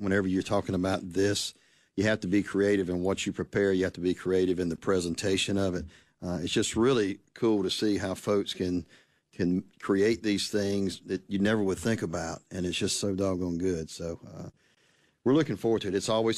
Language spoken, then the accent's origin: English; South Carolina, United States; I grew up in South Carolina and all my friends love it.